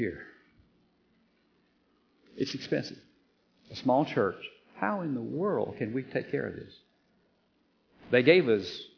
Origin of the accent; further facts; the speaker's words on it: Kentucky, United States; I'm from Kentucky. You've got to take your shoes off to count past 10.